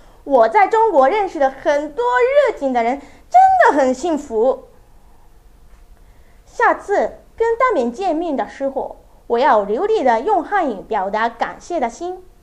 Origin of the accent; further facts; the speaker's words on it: Nara, Japan; Chinese is a second language; now in Tokyo, Japan; 是四年级的学生。我的老家在奈良县，奈良县在大阪和京都的旁边，那一带叫关西地方。我上大学以后，一个人来东京住，开始了新的生活。